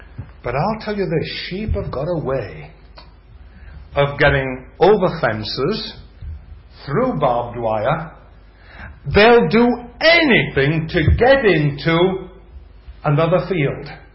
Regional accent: Yorkshire and the Humber, United Kingdom; Now, you know by now that I come from Yorkshire.

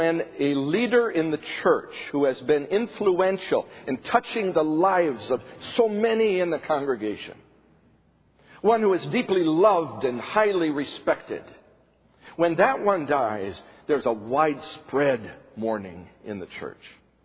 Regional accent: Chad; also born or lived in Central African Republic; In the center of Africa, where I was raised in Chad and Central African Republic, it was not abnormal.

